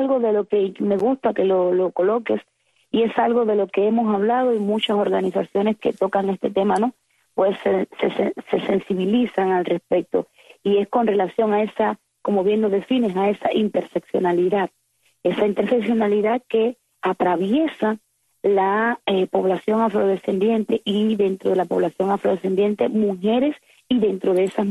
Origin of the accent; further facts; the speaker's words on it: Cuba; Yo seguiré siendo tan cubana como en este momento que me encuentro hoy en La Habana.